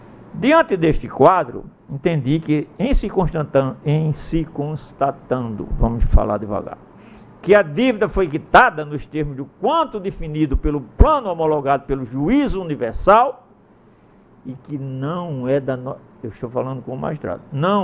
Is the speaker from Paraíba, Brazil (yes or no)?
yes; Paraíba, Brazil; lá da minha terra, no interior da Paraíba